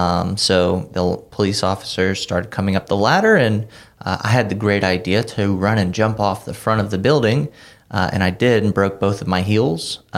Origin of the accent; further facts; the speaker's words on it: West Palm Beach, Florida, United States; I'm from West Palm Beach, Florida. My mom and dad, they never married.